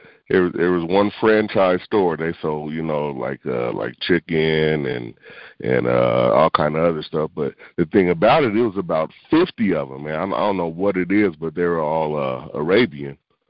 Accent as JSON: {"language": "English", "town": "Denver", "region": "Colorado", "country": "United States", "said": "You know, I'm from Denver"}